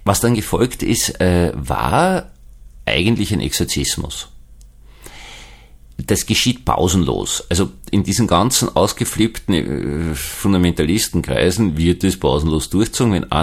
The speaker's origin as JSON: {"language": "German", "country": "Austria", "said": "das darf ich jetzt als Österreicher einmal sagen"}